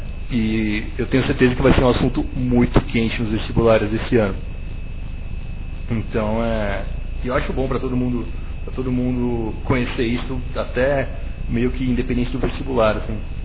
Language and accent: Portuguese; Brazil; Eu não sou apaixonado por carro, eu nunca fui, mas eu sou brasileiro.